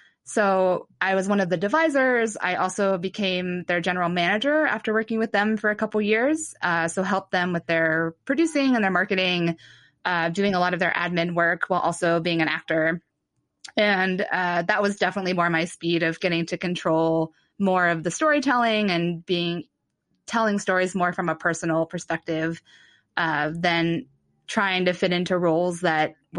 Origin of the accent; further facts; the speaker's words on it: Ohio, United States; So, you know that Megan and I grew up in Ohio, separated but close.